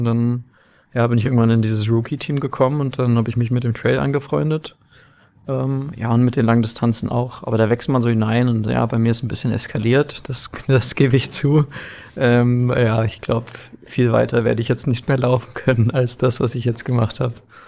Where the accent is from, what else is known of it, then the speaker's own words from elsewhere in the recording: Dresden, Saxony, Germany; Also eigentlich bin ich ein Ossi. Komme aus Dresden gebürtig. Meine Eltern sind auch Augsburger. Sind dann nach der Wende ein bisschen wurde umstrukturiert und haben beide eine Professur an der TU in Dresden bekommen. Das war ganz cool. Und ich bin dann 98 da geboren.